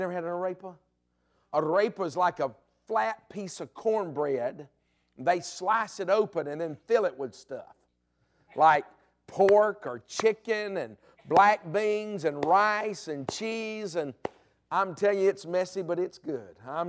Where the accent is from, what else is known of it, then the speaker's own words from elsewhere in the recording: Alabama, United States; I grew up in Alabama, so I enjoy college football. Roll Tide, amen.